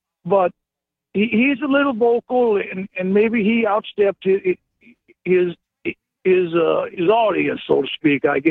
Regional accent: Cobb, Wisconsin, United States; I'm from Cobb, Wisconsin.

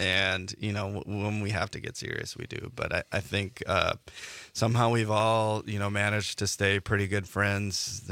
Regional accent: Wisconsin, United States; I'm kind of from Milwaukee suburbs, and so we've always, Milwaukee's kind of been like our second home.

